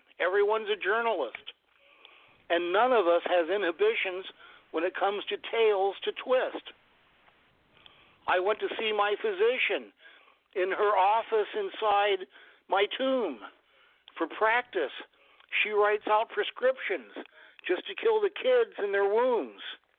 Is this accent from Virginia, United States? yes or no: no; Germantown, Ohio, United States; also born or lived in Farmersville; Well, I hail from Germantown, Ohio. That's a small town near Dayton. And when I was in sixth grade in school, I moved to an even smaller town 4 miles away. It's called Farmersville, a very descriptive name for the community.